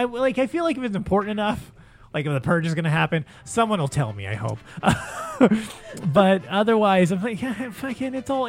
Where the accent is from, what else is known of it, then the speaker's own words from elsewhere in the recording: Long Beach, California, United States; I grew up in Long Beach, and I grew up in the same neighborhood like … grew up in.